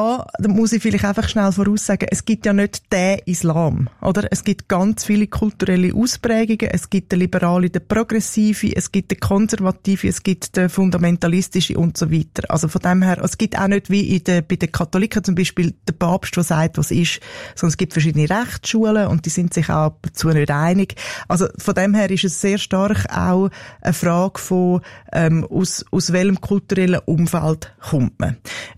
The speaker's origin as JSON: {"language": "German", "country": "Switzerland", "said": "dass es auch bei uns in der Schweiz muslimische Gemeinschaften gibt"}